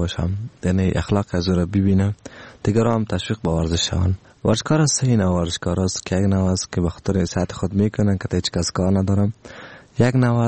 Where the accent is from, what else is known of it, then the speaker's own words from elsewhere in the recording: Afghanistan; همی گپ ماست برش که ما افغان هستم در مقابلتان شکست نمیخوریم